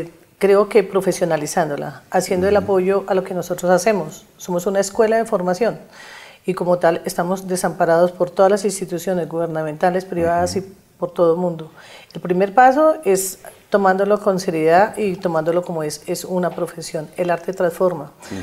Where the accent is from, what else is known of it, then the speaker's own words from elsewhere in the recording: Colombia; porque esos somos los colombianos. Esos somos Colombia.